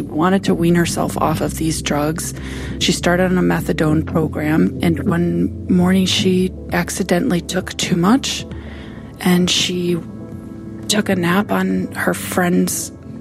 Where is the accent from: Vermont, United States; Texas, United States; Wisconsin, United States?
Wisconsin, United States; now in Chicago, United States; My sister and I grew up in Wisconsin.